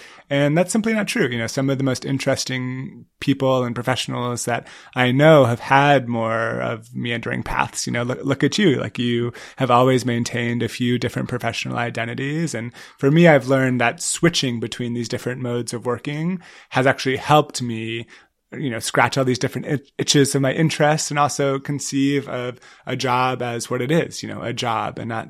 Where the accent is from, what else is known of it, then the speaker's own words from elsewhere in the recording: San Francisco, California, United States; moved back to my hometown of San Francisco.